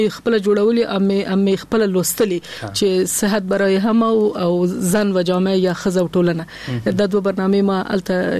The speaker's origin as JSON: {"language": "Pashto", "region": "Kabul", "country": "Afghanistan", "tie": "born or raised there", "also_born_or_lived": "Nangarhar", "said": "زه د ننګرهار د ولایت یم، اما زیږیدلی په کابل کې یم."}